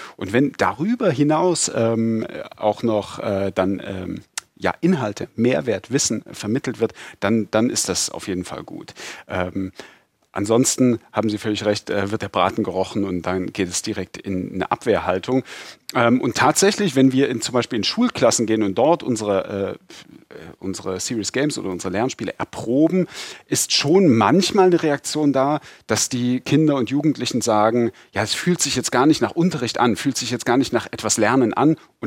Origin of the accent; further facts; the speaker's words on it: East Germany, Germany; Zumal ich als Kind in der DDR geboren bin, dann im geeinten Deutschland sozialisiert wurde.